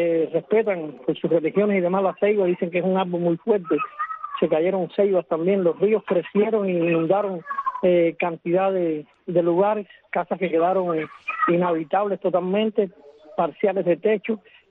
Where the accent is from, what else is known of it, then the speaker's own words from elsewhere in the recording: San Diego de los Baños, Pinar del Río, Cuba; San Diego, los años, que bueno, como tú sabes, es mi tierra